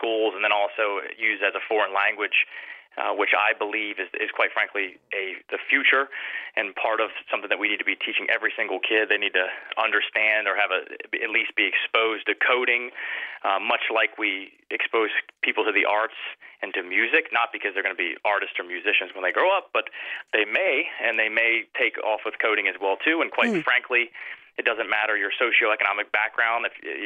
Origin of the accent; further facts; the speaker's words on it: Virginia, United States; I'm from the Eastern Shore. The Eastern Shore of Virginia, of course, is in the 2nd District